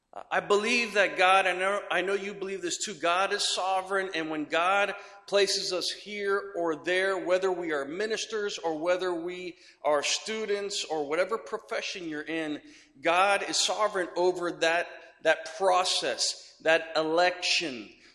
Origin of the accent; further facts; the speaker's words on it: Miami, Florida, United States; moved away as an adult; also born or lived in Latin America; we have served for the last 20 years in Latin America as International Board missionaries. I'm originally from Miami, but the Lord called us to go and be on mission in Latin America